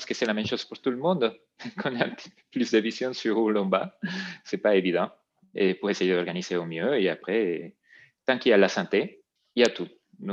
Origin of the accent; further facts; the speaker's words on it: Venezuela; moved away as an adult; now in France; fait déjà un peu plus de 15 ans qu'on habite ici en France, même si le sang est toujours là. Mmh. Mais on, en fait, on est parti du Venezuela pour compléter, finir nos études ici.